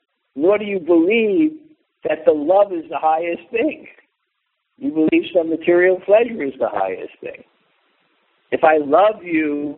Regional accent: New York, United States; I'm from New York. and I'm really happy to be with my people.

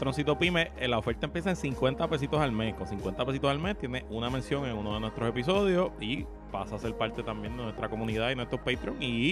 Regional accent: Puerto Rico; los puertorriqueños somos inmigrantes. Claro que somos inmigrantes en Estados Unidos. Somos ciudadanos americanos, no tenemos que sacar el green card

